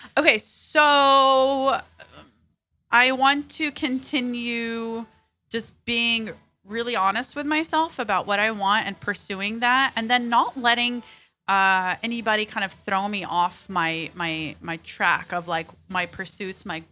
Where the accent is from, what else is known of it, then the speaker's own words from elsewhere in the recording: Alabama, United States; and I grew up in Alabama.